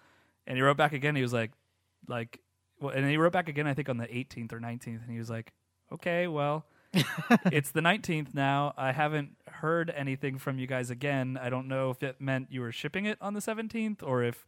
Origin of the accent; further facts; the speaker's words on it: Boston, Massachusetts, United States; you've got another thing coming, I'm from Boston. I know everybody there.